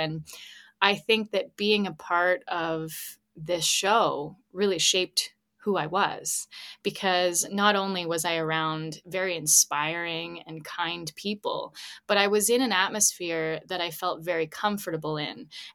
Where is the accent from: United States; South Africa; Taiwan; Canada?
Canada; Ontario; season one, I'm from Ontario.